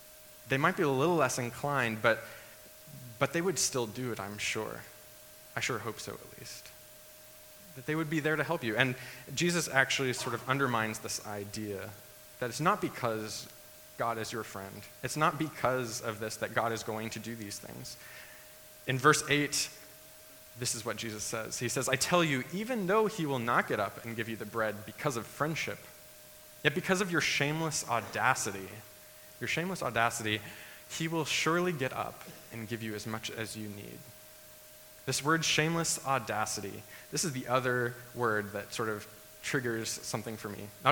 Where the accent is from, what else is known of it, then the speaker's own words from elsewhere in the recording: Industry, Illinois, United States; also born or lived in Texas, United States; I actually was born in Illinois. I was born in this little tiny town and grew up in this place called Industry. It was not industrial.